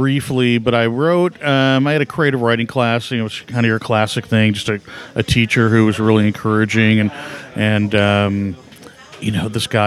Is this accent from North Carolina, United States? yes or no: no; Oak Park, Illinois, United States; I grew up in Oak Park, which is right next to Chicago.